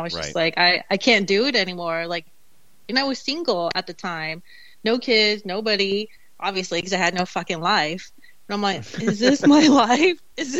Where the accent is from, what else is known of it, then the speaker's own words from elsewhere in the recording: California, United States; I lived in California and I grew up in California.